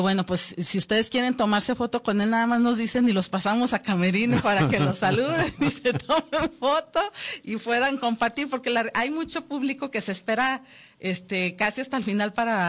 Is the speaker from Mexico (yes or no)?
yes; Mexico; que como que sentimos más a flor de piel esa identidad como mexicanos.